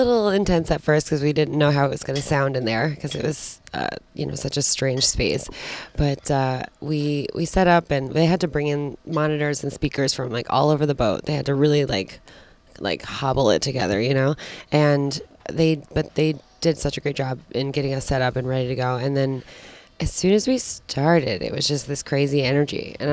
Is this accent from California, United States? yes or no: no; New York, United States; So we grew up in the Catskill Mountains in upstate New York.